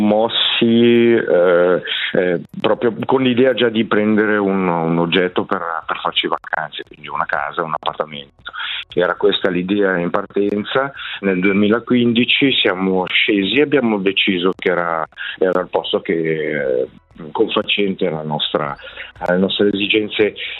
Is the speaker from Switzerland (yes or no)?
yes; Ticino, Switzerland; moved away as an adult; now in Cape Verde; io sono un ticinese, diciamo direi medio, sono trasferito a Capoverde dopo una carriera militare professionale.